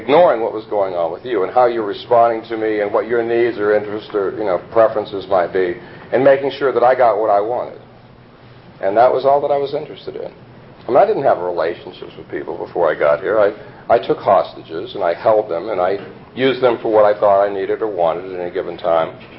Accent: Arizona, United States; because I was raised in Arizona. And my mother's people were Mormons.

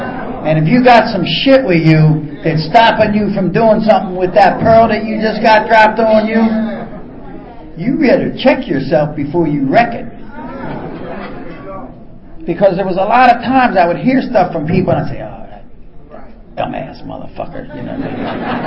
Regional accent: East Coast, United States; I was the kid from the East Coast, and they were all from the West Coast.

